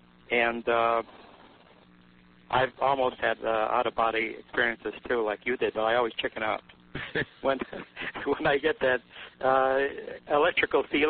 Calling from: Las Vegas, Nevada, United States; I'm from Las Vegas.

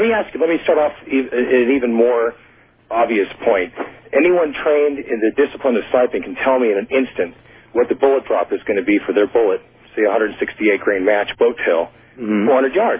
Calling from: Thousand Oaks, California, United States; I'm calling from Thousand Oaks, California.

